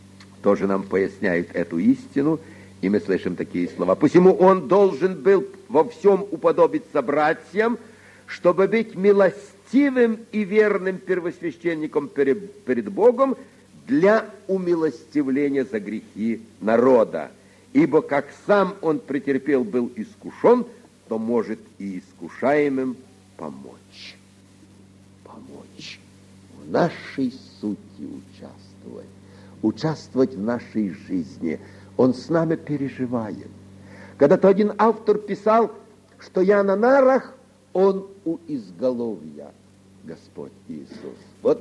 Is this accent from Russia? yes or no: no; Ukraine; они знают, что я с Украины. Меня выдает речь моя, конечно.